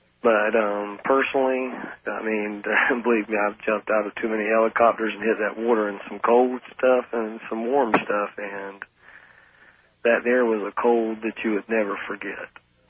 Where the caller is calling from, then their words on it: Jacksonville, Florida, United States; Jacksonville, Florida.